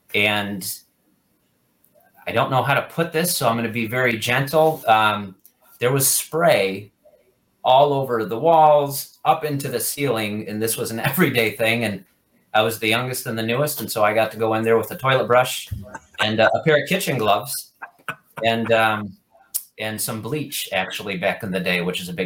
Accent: Traverse City, Michigan, United States; I was born in Traverse City, Michigan.

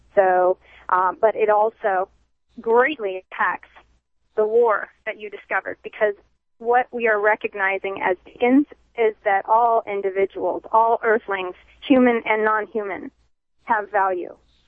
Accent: California, United States; Being born and raised in California, it was very much on the radar there to be concerned, you know, with our heavy population in Southern California.

